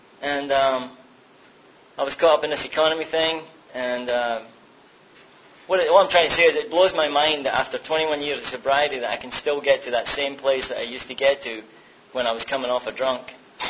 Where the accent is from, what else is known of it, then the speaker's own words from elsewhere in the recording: Scotland, United Kingdom; Yeah, I'm from Scotland, if you can't tell by now. Don't tell me, don't ask me if I'm from England, or don't mistake it from England.